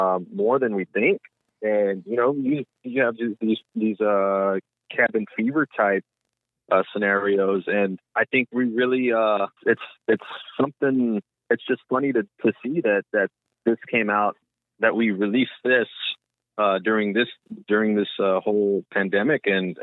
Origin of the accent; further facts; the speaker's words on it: Corpus Christi, Texas, United States; So I'm born and raised here, Corpus Christi.